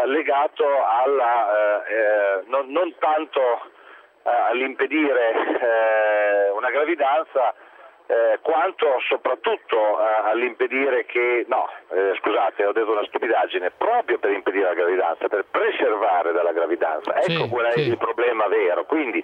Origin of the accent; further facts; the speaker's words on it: Bologna, Emilia-Romagna, Italy; racconterò da buon bolognese una storia molto simpatica